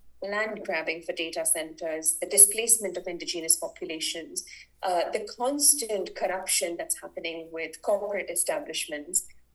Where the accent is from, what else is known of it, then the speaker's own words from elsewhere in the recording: South India, India; I come from the South, where the imposition of Hindi is vehemently opposed.